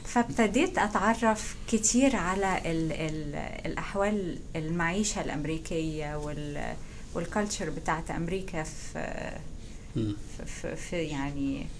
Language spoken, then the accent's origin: Arabic; Cairo, Cairo Governorate, Egypt; moved away as an adult; now in United States; أنا اتولدت 1954 في القاهرة. درست في كل الدراسة، ابتدائي إعدادي ثانوي، المدرسة في القاهرة، وبعدين اتخرجت ودرست في جامعة عين شمس كلية الطب.